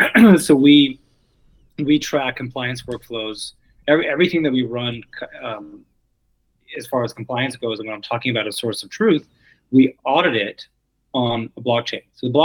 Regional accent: Colorado, United States; in my home state of Colorado, we have a Colorado Privacy Act.

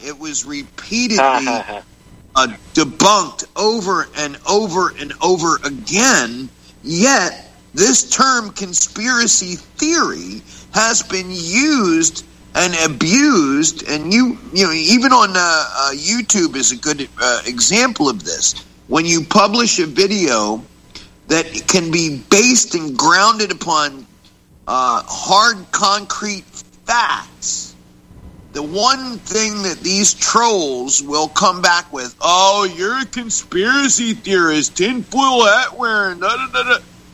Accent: Philadelphia, Pennsylvania, United States; I grew up in South Philadelphia, New Jersey, where the term wet works was, like, you know, part of our vocabulary, okay?

